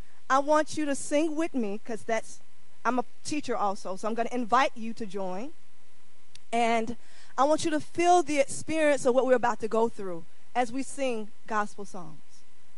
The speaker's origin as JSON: {"language": "English", "region": "Arkansas", "country": "United States", "tie": "born or raised there", "said": "are there Black folks from Arkansas? I'm like, yes, here I am. And growing up in Arkansas, I went to a small country church."}